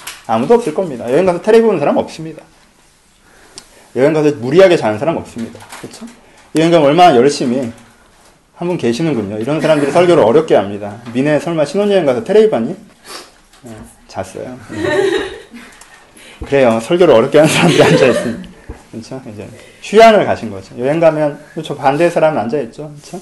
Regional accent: South Korea; moved away; 나는 한국 사람으로서, 한국 문화로서, 한국 가치로서 갖고 있는 기준이 있는데

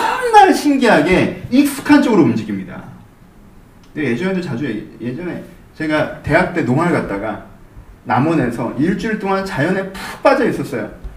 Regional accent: Seoul, South Korea; 저는 전 거기가 고향이에요. 서울이 고향이란 말이에요. 난 이 도시가 고향이야.

